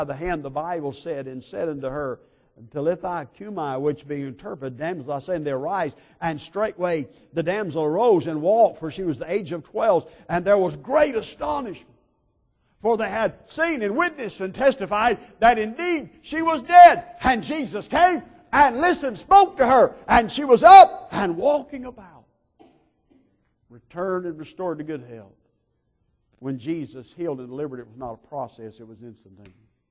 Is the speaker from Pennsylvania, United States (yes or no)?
no; Georgia, United States; My roommate was from Maine. After about a month, we learned to communicate. And I was from Georgia.